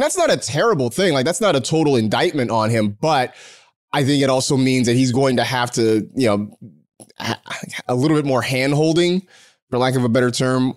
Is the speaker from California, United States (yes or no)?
yes; California, United States; Like he's from California. I'm from California.